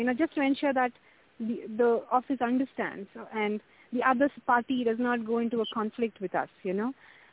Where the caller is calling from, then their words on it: Germany; And I'm calling in from Germany.